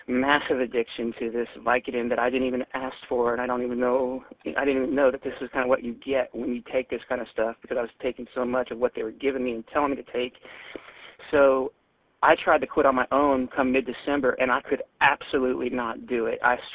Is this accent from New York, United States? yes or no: no; Seattle, Washington, United States; Hi, Eddie. … I'm from Seattle